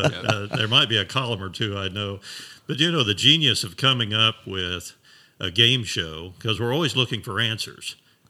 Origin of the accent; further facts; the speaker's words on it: Indiana, United States; I'm actually a Boone County native.